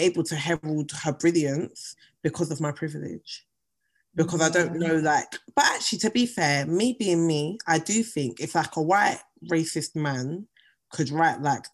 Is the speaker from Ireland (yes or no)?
no; Nigeria; I'm reading it as a Nigerian Igbo woman reading another Nigerian Igbo woman's words.